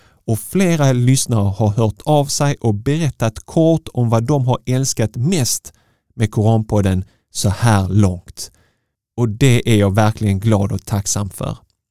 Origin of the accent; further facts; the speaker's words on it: Malmö, Skåne, Sweden; Precis som … född och uppväxt i Malmö.